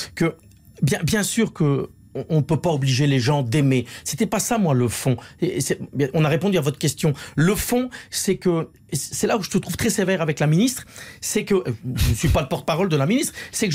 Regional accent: Hauts-de-France, France; je suis du Nord, de Schnorr, Lille et Lens

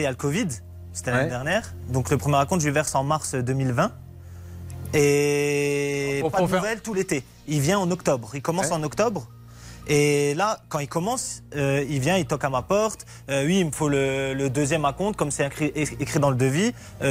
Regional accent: Grand Est, France; now in Audincourt, France; nous, on est des nouveaux habitants à Audincourt, on vient d'Alsace.

